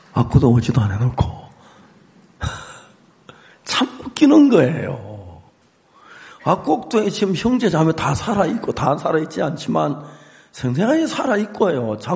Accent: South Korea; 저는 한국 사람이지만 이제는 한국 사람 아니에요.

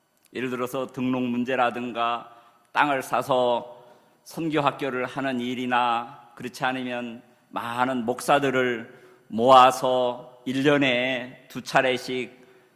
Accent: Chungcheong, South Korea; 제 고향이 충청도입니다.

